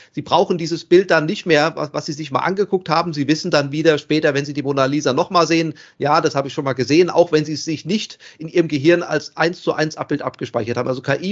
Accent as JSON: {"language": "German", "region": "Hesse", "country": "Germany", "said": "ich komme ja hierher aus Hessen leider"}